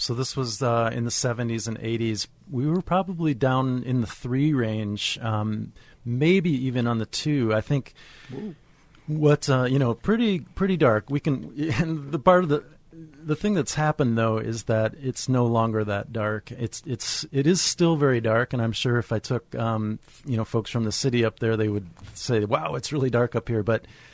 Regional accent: Minneapolis, Minnesota, United States; I grew up in Minneapolis, but as so many Minnesotans do, my family had a cabin up north, as we say

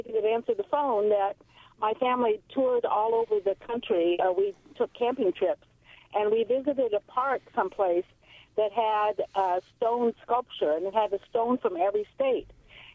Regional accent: Iowa, United States; tune to my classmates because I was from Iowa, and that was our song

